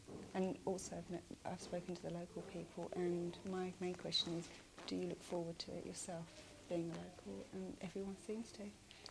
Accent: Canterbury, South East England, United Kingdom; I'm from Canterbury in Kent.

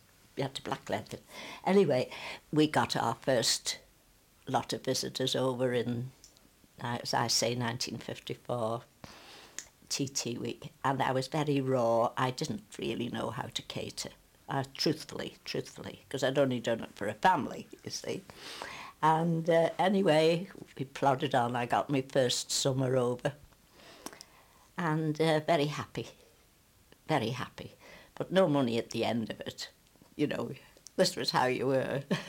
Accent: Laxey, Isle of Man; I was born in Laxey in 1914, March 1914. Mm. So I lived in Laxey 17 years.

